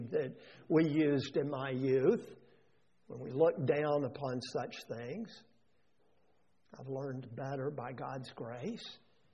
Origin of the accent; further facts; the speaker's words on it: Oak Ridge, Tennessee, United States; I grew up in Oak Ridge, Tennessee, the atomic city, the scientific city.